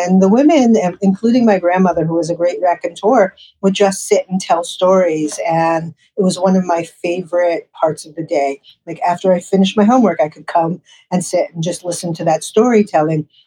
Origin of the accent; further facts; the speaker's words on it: New York City, New York, United States; Well, you know, I grew up in New York City. I went to the High School of Music and Art, which is now known as LaGuardia.